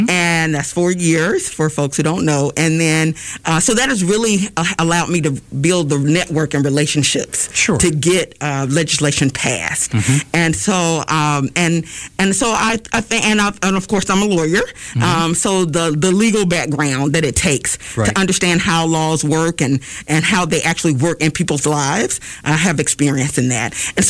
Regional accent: Selma, Alabama, United States; also born or lived in Birmingham; I was born in Birmingham because of some challenging circumstances in our local community at that time, but I grew up in Selma.

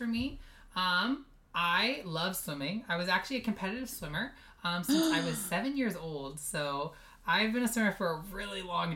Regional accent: Sandy Hook, Connecticut, United States; moved away; And I'm actually from the East Coast. So I'm from all the way in Sandy Hook, Connecticut. That's where I was born and raised. Yeah. So I definitely traveled a bit to come to California.

